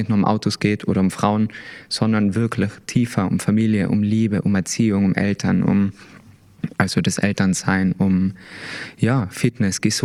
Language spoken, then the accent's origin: German; Tyrol, Austria; als Tiroler